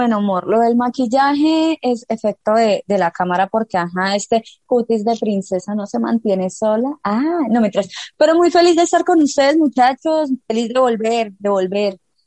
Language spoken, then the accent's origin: Spanish; Barrancabermeja, Santander, Colombia; yo que soy de Barranca Bermeja